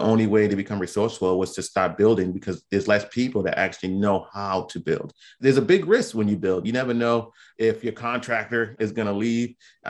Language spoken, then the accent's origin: English; Somerville, Massachusetts, United States; You know, I grew up in Boston in Somerville area, and which is right outside of Boston. I currently am in Boston